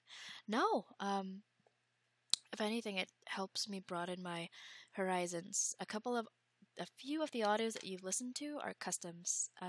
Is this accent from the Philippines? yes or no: yes; Philippines; I'm from the Philippines, so I operate with GMT plus 8